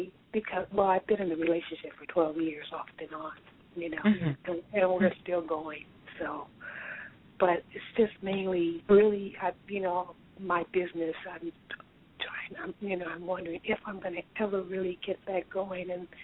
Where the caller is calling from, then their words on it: Columbus, Ohio, United States; I'm calling from Columbus, Ohio.